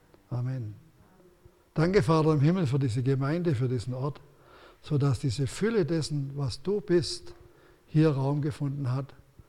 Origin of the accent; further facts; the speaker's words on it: Ulm, Baden-Württemberg, Germany; born there; ich bin jetzt 77, das war glaube ich vor 3 oder 4 Jahren, ich weiß, wo ich in Ulm auf die Welt gekommen bin